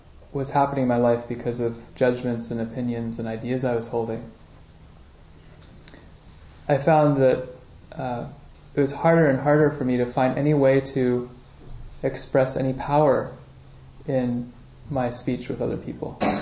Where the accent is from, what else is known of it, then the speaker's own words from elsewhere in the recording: Virginia, United States; And I was born and raised in the Virginia, Washington, D.C. area.